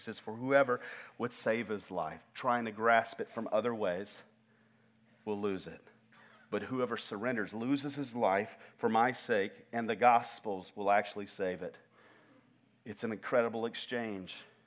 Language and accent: English; North Augusta, South Carolina, United States; I was born back in Augusta, Georgia, in the CSRA, the Central Savannah River area. Wow. Let me get loose with you for a second. That's where I was born. In age five, we moved across the river into North Augusta, South Carolina, right across the river into Aiken County.